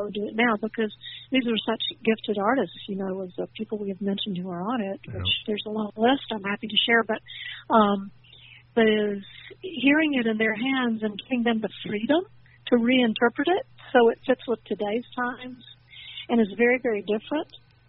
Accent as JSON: {"language": "English", "region": "Alabama", "country": "United States", "tie": "born or raised there", "said": "that I wrote about growing up in Alabama"}